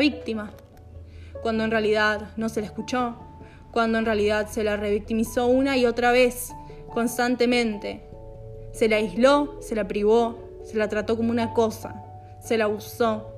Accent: Argentina; así le decimos a las chicas jóvenes en mi país, soy de Argentina

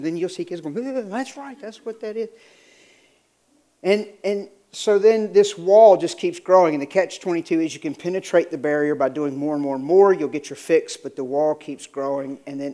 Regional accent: the South, United States; I don't, because I'm from the South.

